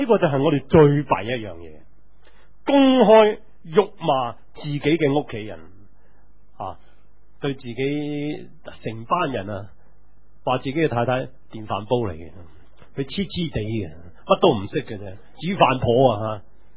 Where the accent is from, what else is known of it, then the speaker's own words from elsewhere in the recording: China; 但系我哋中国人父母就好兴，呢啲叫谦虚佢哋。